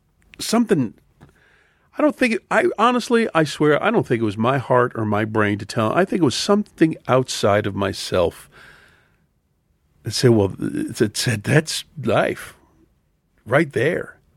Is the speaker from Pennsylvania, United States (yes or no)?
yes; Philadelphia, Pennsylvania, United States; The Liberty Bell, Philadelphia, my hometown.